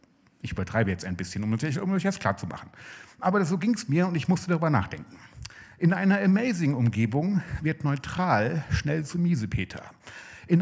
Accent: Siegen, North Rhine-Westphalia, Germany; 1990 hat sich in Siegen, also da, wo ich herkomme, eine neue Gemeinde gegründet, die Calvary Chapel.

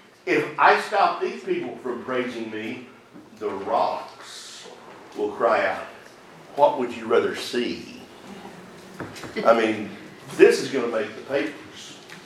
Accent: United States; I'm an American, dadgummit.

